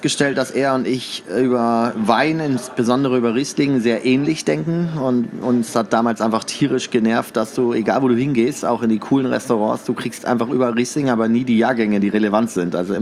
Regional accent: North Germany, Germany; moved away; also born or lived in Canada; Also ich bin Norddeutscher ursprünglich, habe aber sehr lange im Ausland gelebt, bin vor 6 Jahren erst nach Deutschland gekommen.

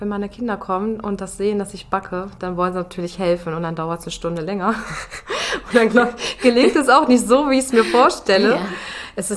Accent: Lower Saxony, Germany; Ja, also ich bin 36 Jahre. Ja. Ich komme aus dem Deister.

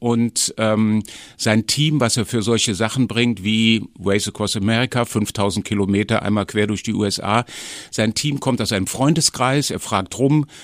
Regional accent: Rhineland, Germany; Also ich bin Rheinländer mit Leib und Seele, aber eben auch durchaus viel unterwegs.

